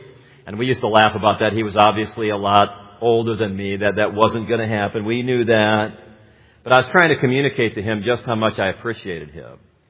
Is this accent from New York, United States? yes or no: no; Gary, Indiana, United States; I grew up in Gary, Indiana, okay, and I'm alive to tell about it.